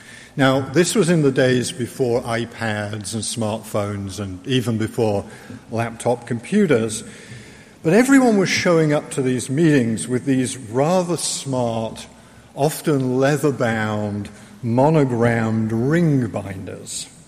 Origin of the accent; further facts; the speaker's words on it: England, United Kingdom; Being English, I was rather impressed by this. We had something similar in England called a Filofax